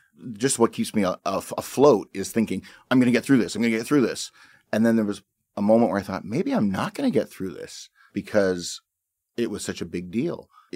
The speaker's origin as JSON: {"language": "English", "country": "Canada", "said": "But I think there is this fear in Canadians that we're going to betray them somehow."}